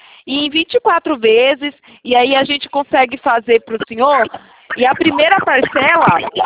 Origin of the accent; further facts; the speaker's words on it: Ilhéus, Bahia, Brazil; now in Itatiba, Brazil; Eu sou da Bahia também, eu sou de Ilhéus, mas hoje eu moro na cidade de Itatiba, interior de São Paulo.